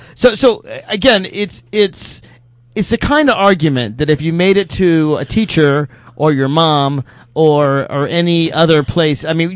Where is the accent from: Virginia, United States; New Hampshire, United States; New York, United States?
Virginia, United States; And in my home state of Virginia, basically working class and middle class people can get it, but poor people can't.